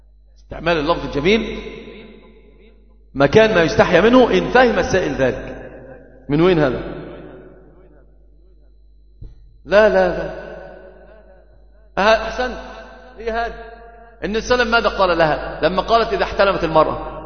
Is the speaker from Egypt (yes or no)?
yes; Egypt; عندنا في مصر كثير من يعني أنت ترد الصغير والكبير